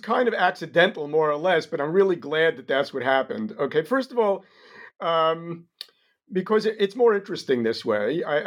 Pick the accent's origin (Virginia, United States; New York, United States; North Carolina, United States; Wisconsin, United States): New York, United States; moved away as an adult; now in Israel; Sure. I grew up in New York. Had a traditional yeshiva education.